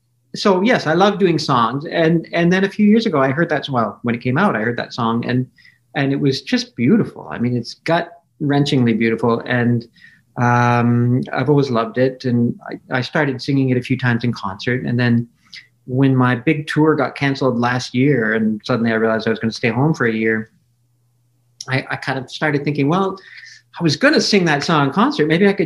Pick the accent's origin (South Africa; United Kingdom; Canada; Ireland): Canada; also born or lived in France / Barcelona, Spain; I was born in France. My parents were Canadian. They were living there at the time. And we lived in Barcelona in Spain for about 6 months. Then when I moved to Canada